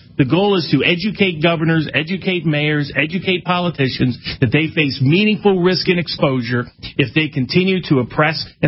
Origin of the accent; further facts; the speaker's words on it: Chattanooga, Tennessee, United States; the mayor of Chattanooga, my hometown